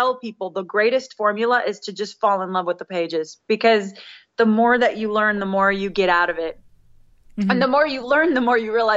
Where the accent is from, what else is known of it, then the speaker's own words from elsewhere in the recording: West Coast, United States; I come originally from the West Coast, where everything is a liberal fight and has been for the last 20 years.